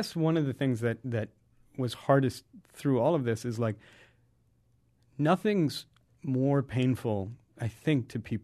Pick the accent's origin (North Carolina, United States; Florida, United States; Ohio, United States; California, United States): Ohio, United States; Whereas if I was in my hometown in central Ohio, people would again and again be confronting me with things that I didn't know.